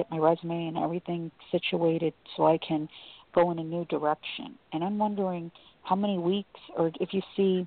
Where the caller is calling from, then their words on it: Chicago, Illinois, United States; I'm from Chicago.